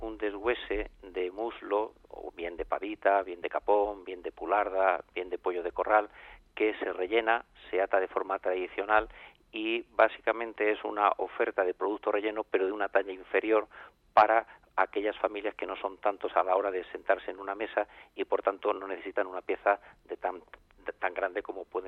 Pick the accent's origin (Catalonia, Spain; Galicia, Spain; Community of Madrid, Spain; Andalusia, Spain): Galicia, Spain; somos gallegos, producimos en Galicia y llevamos productos de Galicia al mercado nacional e internacional